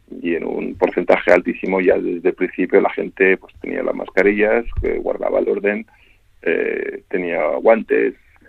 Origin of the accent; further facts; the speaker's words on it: Spain; yo lo palpo como español que trabajo aquí